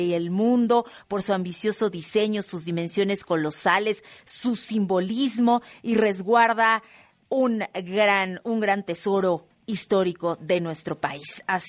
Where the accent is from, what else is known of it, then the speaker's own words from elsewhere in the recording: Mexico; Y como mexicanos, y para invitar también a todo el mundo, qué mejor que celebrar este premio